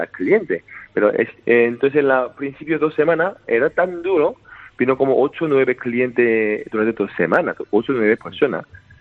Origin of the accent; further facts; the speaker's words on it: South Korea; Spanish is a second language; now in Spain; Porque soy coreano, lógicamente, ¿no?